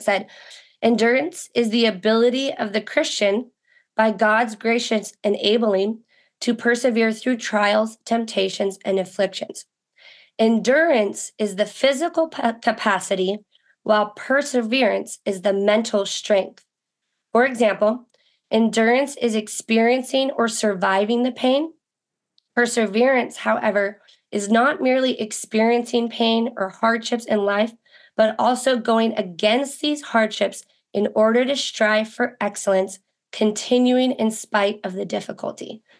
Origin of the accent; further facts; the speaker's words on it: Idaho, United States; I am originally from Idaho. I've been out in California about the last 2 years